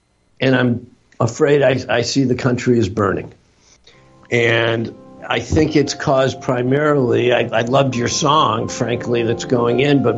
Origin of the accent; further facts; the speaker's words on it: Detroit, Michigan, United States; I was born in Detroit. I grew up, born and raised west side of Detroit.